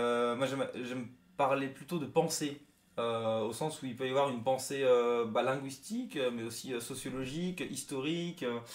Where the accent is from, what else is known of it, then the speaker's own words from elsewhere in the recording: France; accent: French; avec mon accent bien français.